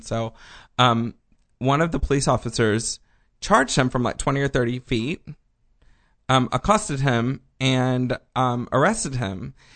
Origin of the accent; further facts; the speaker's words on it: Texas, United States; On the other hand, I'm from Texas where Kay Bailey Hutchinson, off the topic.